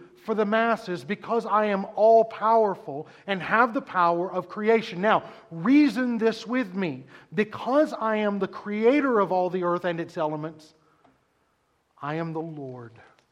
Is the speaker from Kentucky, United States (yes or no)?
no; Georgia, United States; I was raised in Georgia.